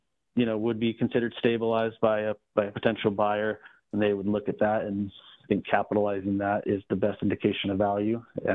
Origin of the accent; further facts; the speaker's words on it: Utah, United States; No, I said I'm from Utah, and that's where I started my real estate career.